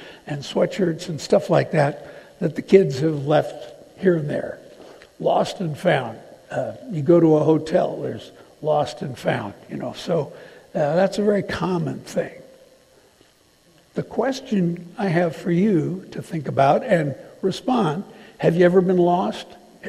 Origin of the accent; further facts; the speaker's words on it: Chicago, Illinois, United States; And he's from Chicago, I'm from Chicago